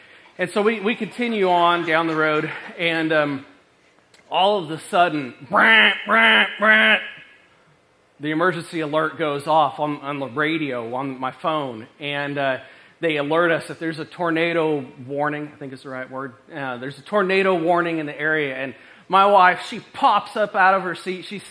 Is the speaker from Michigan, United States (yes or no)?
no; Washington, United States; And I'm from Washington. I don't understand, you know, like mesocyclones and all the things.